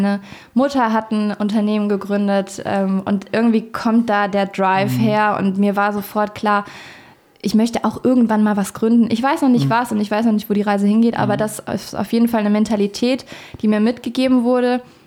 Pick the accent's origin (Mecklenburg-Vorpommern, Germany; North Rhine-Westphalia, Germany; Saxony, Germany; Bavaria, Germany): North Rhine-Westphalia, Germany; Eschweiler; now in Cologne, Germany; aus Eschweiler, zwischen Köln und Aachen. Mhm. Also ich bin eine Rheinländerin.